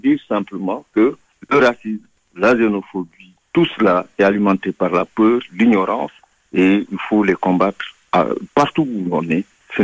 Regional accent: Senegal; also born or lived in Cape Verde; je viens du Sénégal en partie parce que je suis originaire des îles du Cap-Vert. Mes parents ont immigré au Sénégal.

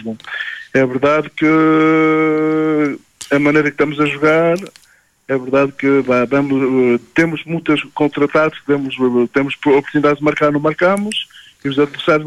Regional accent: Viseu, Portugal; eu sou da zona de Viseu

